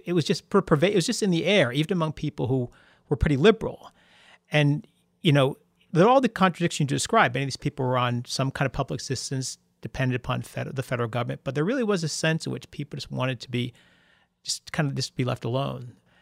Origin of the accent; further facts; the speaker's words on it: East Coast, United States; also born or lived in Seattle; And, you know, my family's from New York. I grew up on the East Coast.